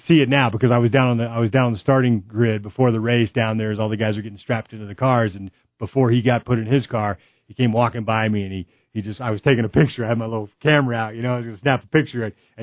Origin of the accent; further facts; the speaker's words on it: San Diego, California, United States; I, growing up in San Diego, my dad, who was a former Marine, he was a Marine at that time